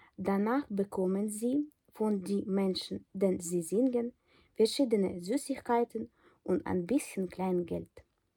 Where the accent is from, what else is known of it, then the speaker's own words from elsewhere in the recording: Ukraine; ich bin 25 Jahre alt, ich komme aus der Ukraine